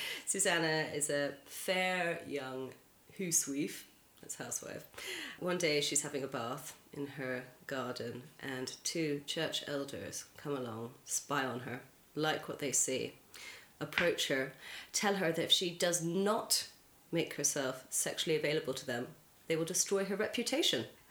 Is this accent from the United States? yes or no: no; Singapore; born there; I was born in Singapore, so there's a kind of sense to it.